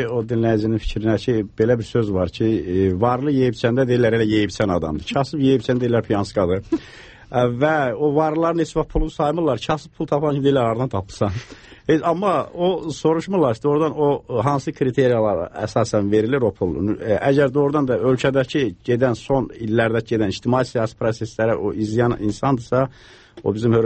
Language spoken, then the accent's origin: Azerbaijani; Shamakhi, Shamakhi District, Azerbaijan; mən əslən Şamaxdanam